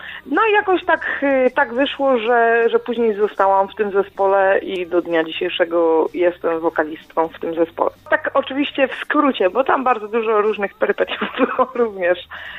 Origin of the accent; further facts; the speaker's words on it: Kościan, Greater Poland Voivodeship, Poland; now in Poznań, Poland; bo ja pochodzę z Kościana, nie, mieszkam w Poznaniu już tutaj no chyba z 12 lat